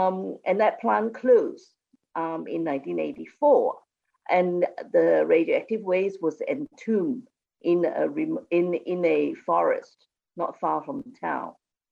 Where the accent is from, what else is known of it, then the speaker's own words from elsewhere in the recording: Kuantan, Pahang, Malaysia; And Kuantan is my hometown.